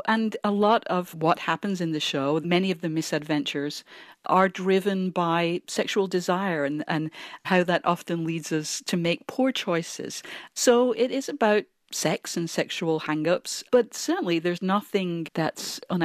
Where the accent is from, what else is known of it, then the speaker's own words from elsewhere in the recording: Manchester, North West England, United Kingdom; they're set in Manchester, which happens to be my hometown in England